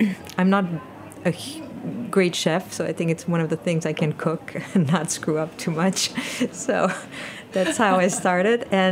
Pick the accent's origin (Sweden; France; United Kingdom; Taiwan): France; English is a second language; now in United States; I'm French, but I'm here since 18 years, so I'm American. I have both citizenship.